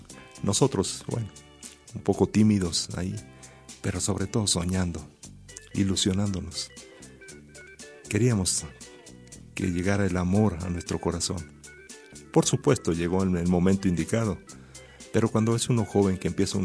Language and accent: Spanish; Meoki, Chihuahua, Mexico; Y este nombre me trae gratos recuerdos allá en mi pueblito Meoki, Chihuahua.